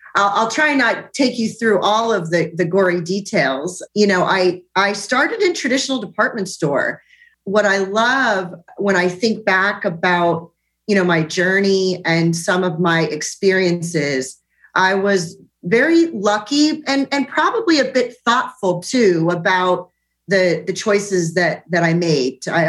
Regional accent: Pacific Northwest, United States; Always been a customer as I grew up in the Pacific Northwest

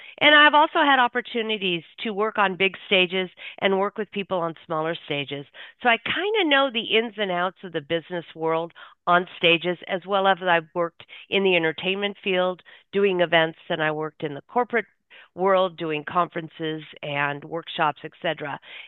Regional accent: California, United States; moved away as an adult; now in Dallas, United States; Well, I am now currently living in Dallas, Texas. I've been here 3 years, born and raised in California, Northern California to Southern California.

